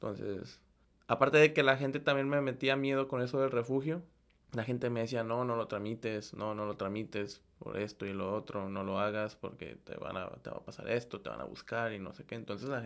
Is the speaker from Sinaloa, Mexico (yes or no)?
no; Colima, Mexico; moved away as an adult; now in Canada; yo soy de Colima. Tengo 25 años.